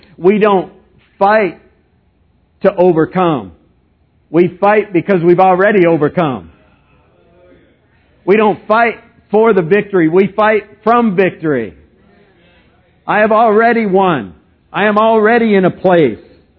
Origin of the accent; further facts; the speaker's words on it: Flagstaff, Arizona, United States; Because he knew I was from Flagstaff, and that's all.